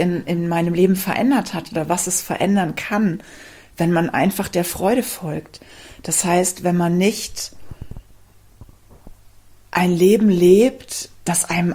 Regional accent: Rhineland, Germany; Ich komme ja ursprünglich aus dem Rheinland.

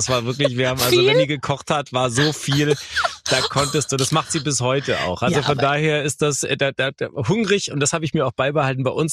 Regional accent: Wuppertal, North Rhine-Westphalia, Germany; also born or lived in Karlsruhe; now in Ravensburg, Germany; in Karlsruhe war ich eigentlich nur am Anfang, deswegen, ich bin dann in Wuppertal noch groß geworden und bin dann in Ravensburg.

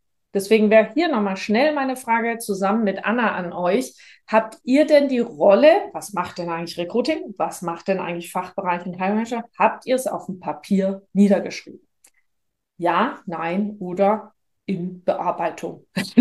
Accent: Stuttgart, Baden-Württemberg, Germany; accent: Swabian; now in Düsseldorf, Germany; ich komme aus Stuttgart, lebe seit 14 Jahren in Düsseldorf und bemühe mich stets im Hochdeutsch

